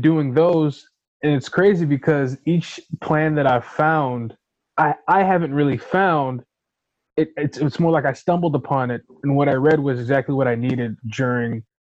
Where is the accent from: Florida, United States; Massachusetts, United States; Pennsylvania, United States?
Florida, United States; Orlando; born or raised there